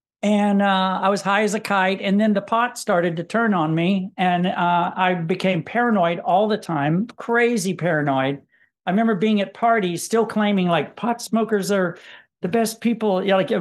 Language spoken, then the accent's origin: English; Georgia, United States; I grew up I grew up in Georgia.